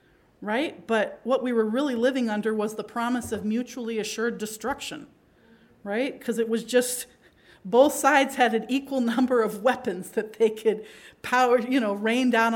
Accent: Pakistan; now in United States; actually grew up in the country of Pakistan. And nowadays, everybody knows where Pakistan is. When I was growing up in Pakistan, nobody in the U.S. knew where Pakistan was.

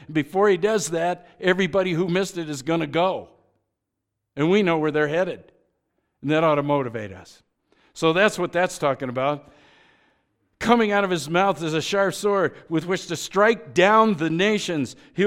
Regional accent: Boulder, Colorado, United States; You know, I grew up in Boulder when I first learned about Christianity.

